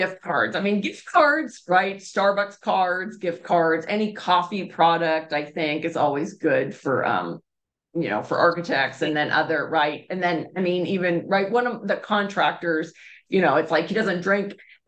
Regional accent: Pittsburgh, Pennsylvania, United States; I always think it's nice because I grew up in Pittsburgh.

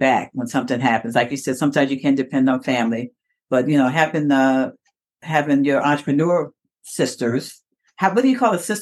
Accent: Chicago, Illinois, United States; I'm from Chicago, so she makes my Chi-Town popcorn for me every time.

